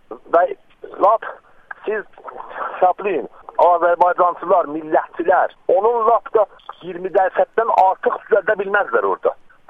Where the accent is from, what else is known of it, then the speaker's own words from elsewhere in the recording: Tabriz, East Azerbaijan, Iran; Səhər çağım yağış altından mən qutulub gəlmişəm Təbrizliyəm indi mən.